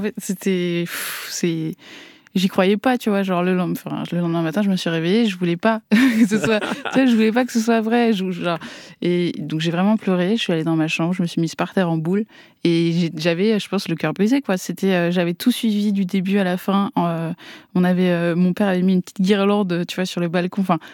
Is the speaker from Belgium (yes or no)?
no; Strasbourg, Grand Est, France; je pense que j'aurais pas été la même personne si j'avais pas grandi à Strasbourg.